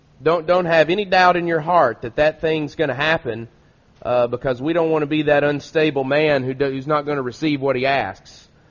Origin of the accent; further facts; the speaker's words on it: Loudon, Tennessee, United States; a young man that I grew up with in Loudoun, Tennessee is with us today.